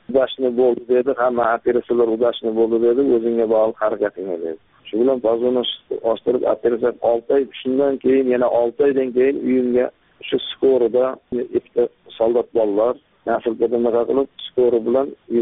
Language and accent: Uzbek; Jizzakh Region, Uzbekistan; born there; 1970 yilda Jizzax viloyati Zomin tumanida tug'ilganman.